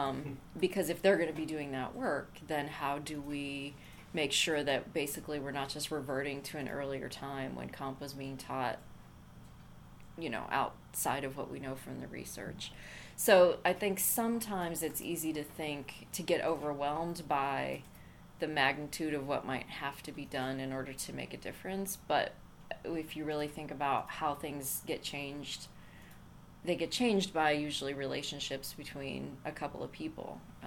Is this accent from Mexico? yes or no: yes; Mexico; So my parents were missionaries, and I was raised early on in Mexico where they were doing Bible translation.